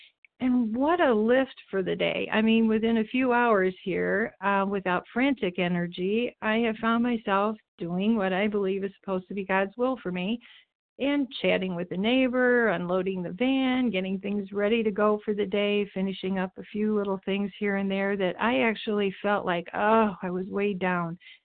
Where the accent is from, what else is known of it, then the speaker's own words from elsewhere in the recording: Oregon, Ohio, United States; I'm from Oregon, Ohio